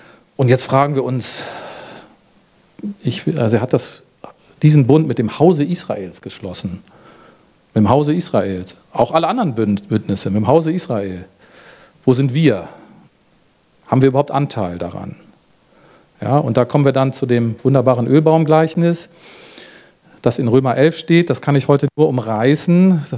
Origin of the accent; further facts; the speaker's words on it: Germany; gerade als wir als Deutsche haben, glaube ich, nichts zu reden